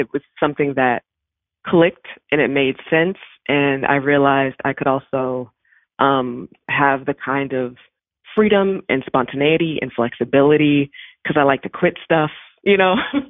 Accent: Baltimore, Maryland, United States; I am from Baltimore. I grew up on Rolling Road in Woodlawn. And my dad presently lives in Catonsville, so Baltimore County, that side. But yeah, I grew up in Baltimore and I went to school in Howard County.

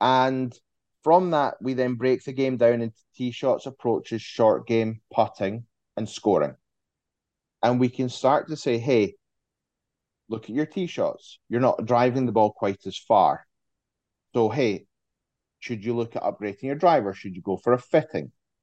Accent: Scotland, United Kingdom; It's funny, we like, being Scottish, we love to play golf quickly.

